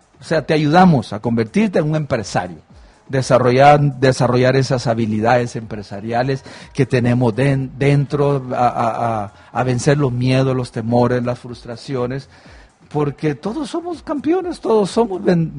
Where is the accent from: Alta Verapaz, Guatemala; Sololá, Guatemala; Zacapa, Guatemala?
Zacapa, Guatemala; born there; also born or lived in Providence, United States; Nací en Zacapa, sí. En Zacapa.